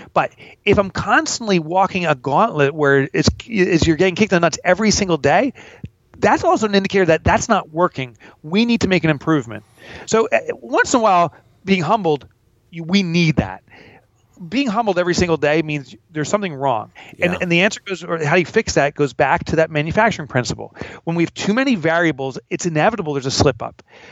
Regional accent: New York, United States; And I'm from the New York area.

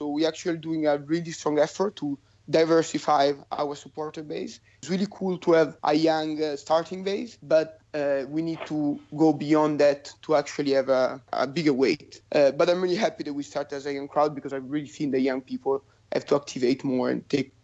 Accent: Italy; English is a second language; So I grew up as an Italian in a European context.

